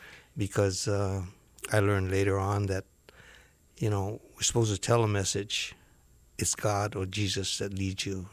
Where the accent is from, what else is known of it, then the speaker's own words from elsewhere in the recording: Honolulu, Hawaii, United States; I grew up in the area of Kapahulu, Kaimiki. And that was the extent of it. Close to Iolani School, Close to the golf course.